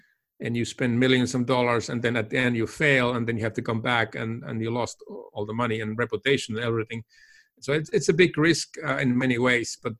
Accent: Finland; And as I'm from Finland, many of those companies are Finnish companies.

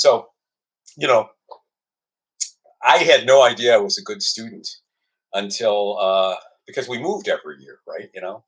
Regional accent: Detroit, Michigan, United States; I grew up in Detroit in the 60s, we had the riots.

